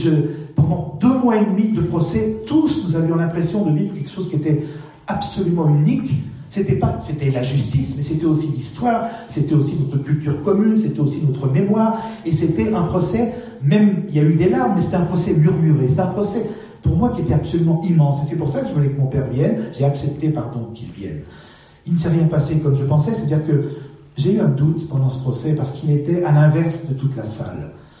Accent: Lyon, Auvergne-Rhône-Alpes, France; nous sommes de Lyon, mon père est de Lyon.

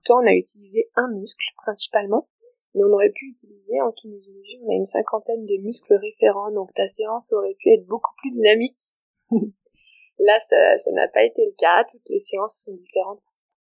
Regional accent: Névache, Provence-Alpes-Côte d'Azur, France; born there; Je suis née à Névache, dans les Hautes-Alpes.

